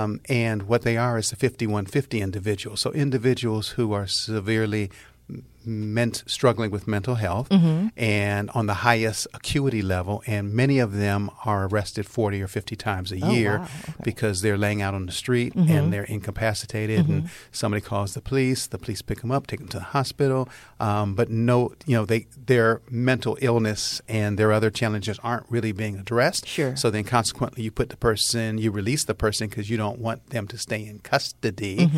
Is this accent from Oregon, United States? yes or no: no; Cleveland, Ohio, United States; Growing up in Cleveland during the riots many years ago